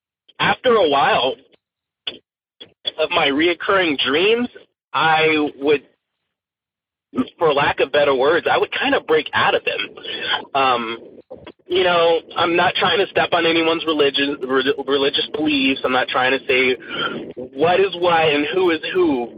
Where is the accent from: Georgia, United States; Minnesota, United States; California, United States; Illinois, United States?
Georgia, United States; Atlanta; also born or lived in Colorado; I was living in Atlanta, Georgia. Me and my mother, I was born in Colorado. Eventually, my mom wanted to move from Colorado, so we moved to Georgia to be closer to her mother, my grandmother.